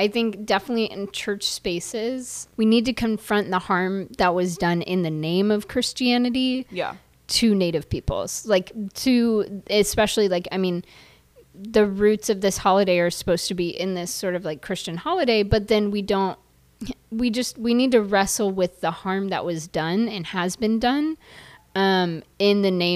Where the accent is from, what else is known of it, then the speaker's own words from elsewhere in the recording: Georgia, United States; I'm from Georgia and the Braves were our home team.